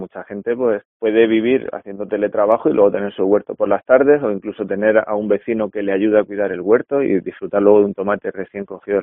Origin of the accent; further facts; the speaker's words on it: Region of Murcia, Spain; yo soy de Le Tour, mi familia es de aquí, pero siempre hemos vivido en Murcia, yo trabajaba allí de funcionario y hace 8 años pedí una excedencia y me vine aquí a vivir.